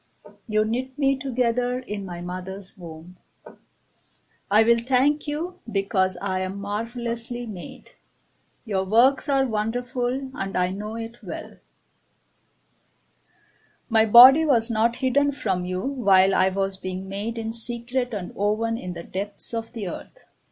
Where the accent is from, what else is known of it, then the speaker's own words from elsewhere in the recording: Delhi, India; now in Sault Ste. Marie, United States; I am from Delhi, India.